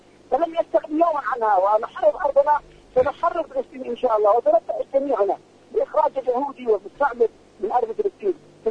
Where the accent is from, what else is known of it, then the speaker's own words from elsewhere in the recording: Yemen; نحن شعب يمني ودولة مستقلة.